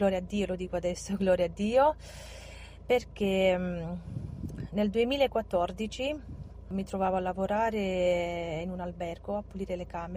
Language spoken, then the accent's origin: Italian; Arad, Arad County, Romania; Italian is a second language; now in Italy; sono rumena, vengo da Arad e vivo in Italia da quasi 20 anni.